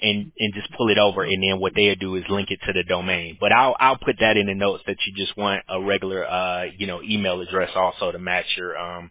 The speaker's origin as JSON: {"language": "English", "town": "Atlanta", "region": "Georgia", "country": "United States", "tie": "born or raised there", "also_born_or_lived": "Washington, D.C.", "said": "I was born in DC, but I grew up in Atlanta."}